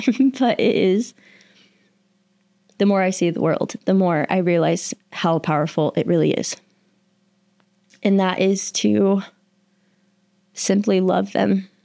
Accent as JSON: {"language": "English", "region": "Texas", "country": "United States", "tie": "born or raised there", "lives_now": "Utah, United States", "said": "I grew up in Texas. I didn't grow up in Utah. We're living in Utah right now."}